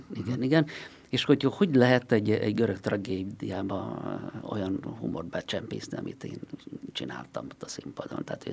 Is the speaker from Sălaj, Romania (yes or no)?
no; Carei, Satu Mare County, Romania; 3 éves koromban költöztünk el a faluból, és akkor Nagy Károlyba költöztünk, ami egy mezőváros a határ mentén, légvonalban Nyírbátorral, hogy be lehessen úgy tájolni. Ott nőttem fel, és tulajdonképpen 30 évig ott éltem.